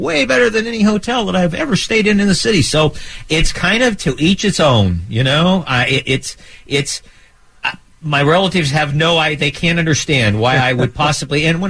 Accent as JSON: {"language": "English", "region": "Midwest", "country": "United States", "said": "I'm from the Midwest, so folks in the Midwest, they believe"}